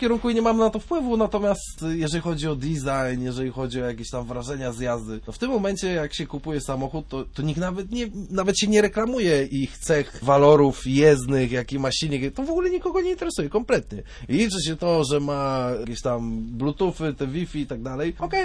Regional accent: Pomeranian Voivodeship, Poland; U nas w Trójmieście takich nie było. U nas historia Ikarusów zakończyła się na roku 93

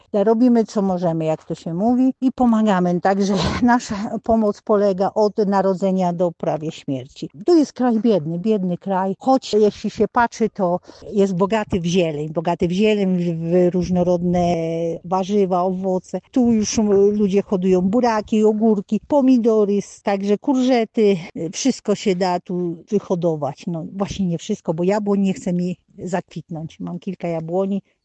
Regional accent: Szczyrzyn, Pomeranian Voivodeship, Poland; now in Burundi; pochodzę z województwa pomorskiego. Moja rodzina mieszka w Słupsku, ja się urodziłam w Szczyrzynie i tam mieszkałam. Obecnie przebywam na misjach 18 lat w Afryce, w Burundi.

